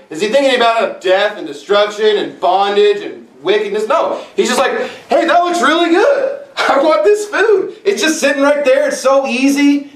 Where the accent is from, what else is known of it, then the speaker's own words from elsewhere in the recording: Texas, United States; I grew up in Texas, so there's a lot of ox, there's a lot of cattle